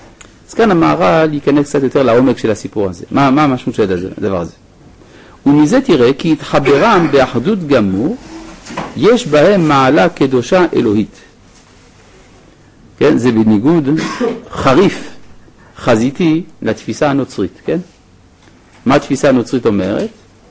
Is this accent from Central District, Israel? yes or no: no; Jerusalem, Jerusalem District, Israel; אנחנו ירושלמים מפונקים